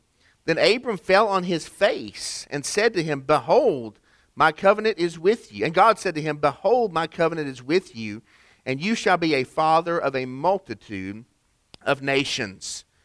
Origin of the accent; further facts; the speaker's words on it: Tennessee, United States; I'm from Tennessee and you're nodding your head, Wyatt, I see.